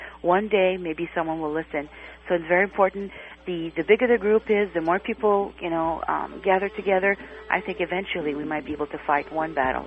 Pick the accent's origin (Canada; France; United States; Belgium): Canada; Also, the thing is, I'm a Canadian, and wherever my husband goes, I'm going to go.